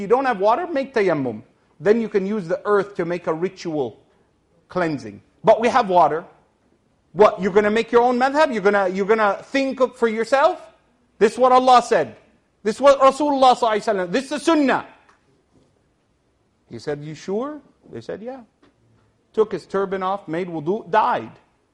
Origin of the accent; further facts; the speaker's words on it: Egypt; now in Canada; is what I wear back home in Egypt. This is my clothes. I can get away with a suit as well because I'm Canadian.